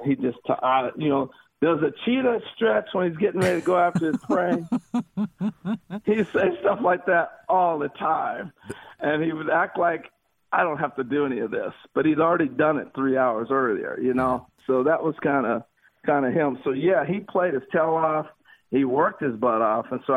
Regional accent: New York, United States; And I grew up in New York. They saw me make errors. They saw me strike out.

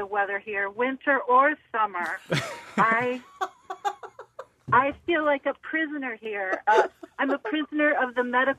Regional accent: Santa Monica, California, United States; born there; I was born in Santa Monica, and if I could move there tomorrow, I would.

